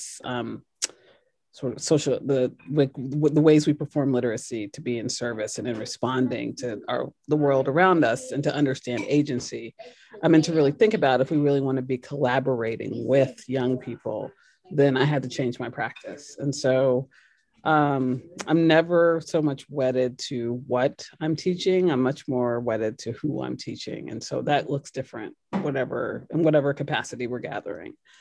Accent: Kentucky, United States; I grew up in Kentucky on a farm, and then I came to teaching after doing a few other jobs.

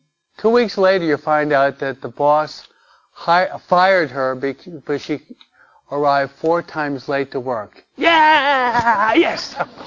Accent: New York, United States; I'm a New Yorker. The Yankees, okay?

